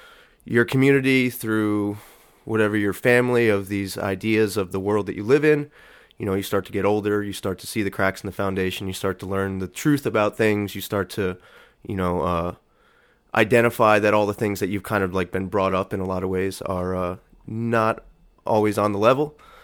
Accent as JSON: {"language": "English", "region": "Connecticut", "country": "United States", "tie": "born or raised there", "said": "Yeah, I grew up in New England."}